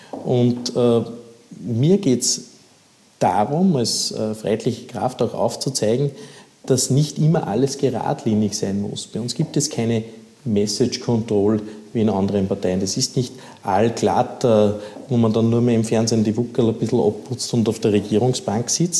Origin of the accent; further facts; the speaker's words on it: Upper Austria, Austria; Ich habe das selber miterlebt in meiner Heimatgemeinde, was die Welser Westspange betroffen hat.